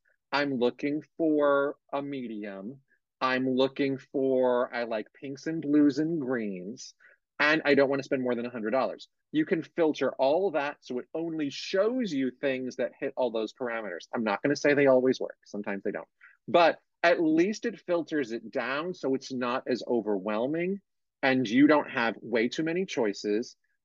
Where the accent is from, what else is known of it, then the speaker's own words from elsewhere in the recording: United States; now in San Francisco, United States; I grew up outside of New York. I live outside of San Francisco